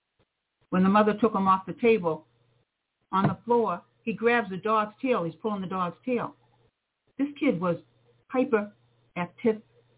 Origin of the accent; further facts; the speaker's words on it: United States; wanting to follow me because I'm from America, I want to show them the decent part.